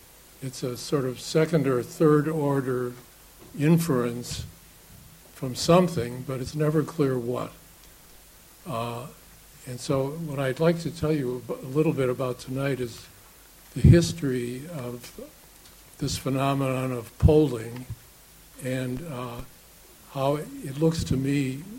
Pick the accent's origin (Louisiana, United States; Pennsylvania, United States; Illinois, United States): Illinois, United States; Chicago; I only know about American politics from growing up in Chicago and then living in a succession of cities that were run by Democratic machines.